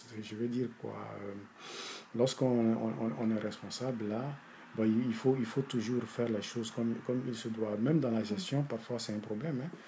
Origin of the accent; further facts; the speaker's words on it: Burkina Faso; que ce soit chez nous au Burkina ou bien ailleurs